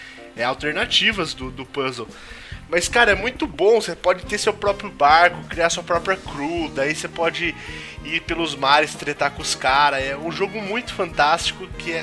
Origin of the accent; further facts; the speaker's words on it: Itapeva, São Paulo, Brazil; born there; now in Sorocaba, Brazil; Lá em Itapeva é só caldo de cana, que é onde eu nasci, né? É só caldo de cana, não tem sabor. Aí eu vim pra Sorocaba